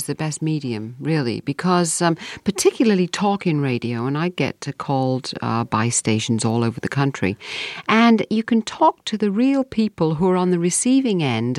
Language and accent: English; United Kingdom; in my home country of Britain